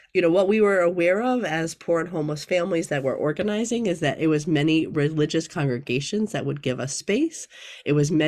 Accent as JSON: {"language": "English", "town": "Milwaukee", "region": "Wisconsin", "country": "United States", "tie": "born or raised there", "said": "So I was raised in Milwaukee, Wisconsin, in a family that was dedicated to doing social justice work."}